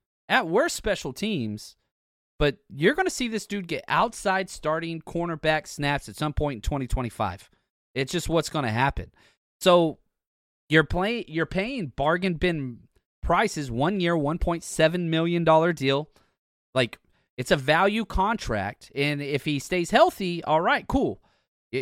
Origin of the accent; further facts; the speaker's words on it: Texas, United States; Just took a dig at the whole state of Oklahoma. I'm from Texas, can't help it.